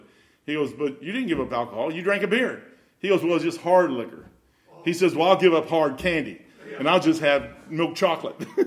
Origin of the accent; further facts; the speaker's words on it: United States; I'm American through and through, true blue.